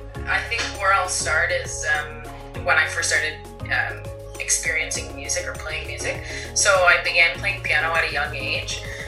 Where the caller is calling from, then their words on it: Saint John, New Brunswick, Canada; I'm coming here from St. John, or West St. John